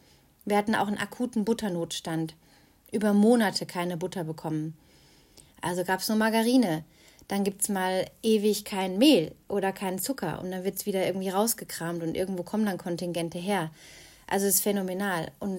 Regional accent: Germany; now in Tunisia; Also ich möchte mein Heimatland nicht verteufeln

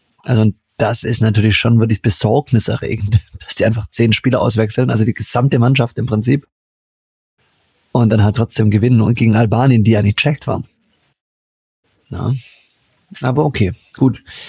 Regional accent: Baden-Württemberg, Germany; Ja, da wo ich herkomme, da war ich hier, aber... Ja, in der Nähe von Stuttgart, da wäre hier aber Alarm gewesen.

